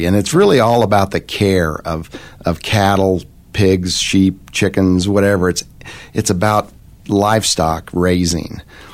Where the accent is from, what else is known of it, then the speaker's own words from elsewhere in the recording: Evergreen, Colorado, United States; I grew up in Evergreen, Colorado, on a small acreage, 5 acres up there.